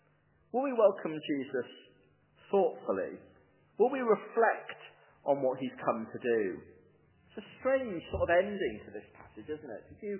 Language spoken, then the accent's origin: English; United Kingdom; I know we're British and middle class and so on